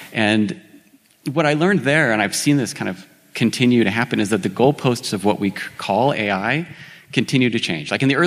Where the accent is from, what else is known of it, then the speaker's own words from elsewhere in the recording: Helena, Montana, United States; Okay, so I grew up in Helena, so I'm a pretty local Montanan. From Helena, I came to MSU, and I'm an MSU grad.